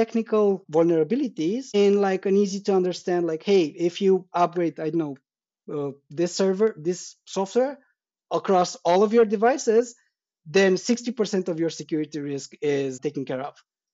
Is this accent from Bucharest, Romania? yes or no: yes; Bucharest, Romania; I am from Bucharest, from Romania.